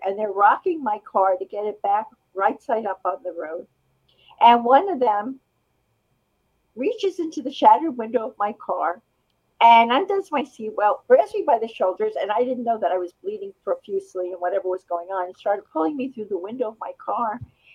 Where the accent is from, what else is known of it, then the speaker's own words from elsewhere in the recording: New Jersey, United States; You can tell I'm from New Jersey land, New Jersey.